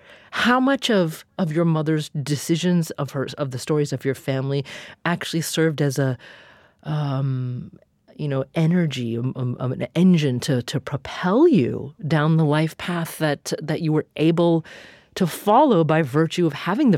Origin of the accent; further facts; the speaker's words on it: Corvallis, Oregon, United States; Happened to be my hometown of Corvallis, Oregon.